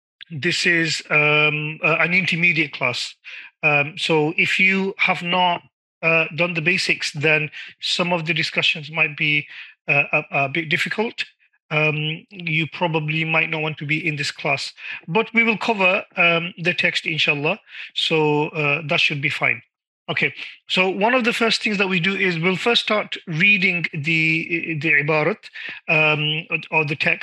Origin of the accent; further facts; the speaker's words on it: Oldham, North West England, United Kingdom; I am originally from Oldham, Greater Manchester. I did my Alimiyah in Darulum, Birmingham, Coventry Road, and then Darulum Bury, graduated in year 2000.